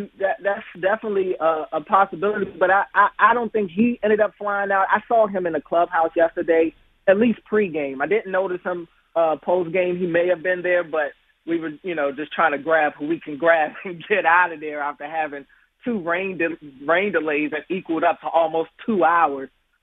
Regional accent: Washington, District of Columbia, United States; Me growing up in Washington, I kind of have some experience with this with Sean Taylor passing

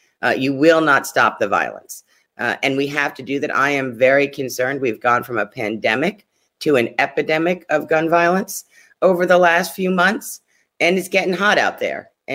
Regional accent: Brooklyn, New York, United States; I was adopted as well as two of my siblings who are Black. And we were raised in Brooklyn in the 70s and 80s.

